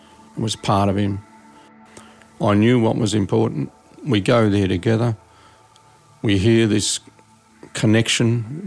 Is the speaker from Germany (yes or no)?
no; East Coast, Australia; Now, he's in Western Australia. I come from East Coast.